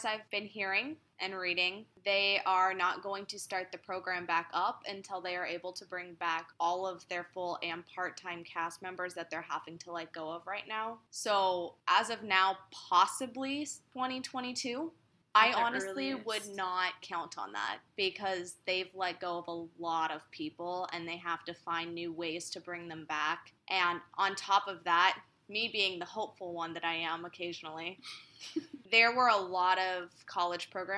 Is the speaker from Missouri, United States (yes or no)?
yes; Missouri, United States; also born or lived in Wisconsin; I'd already gone to college for 2 years in Wisconsin when I'm from Missouri.